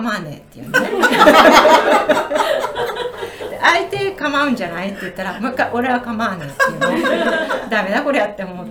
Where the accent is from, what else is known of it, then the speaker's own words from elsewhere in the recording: Saitama, Japan; 埼玉のうちの実家だから暑いのね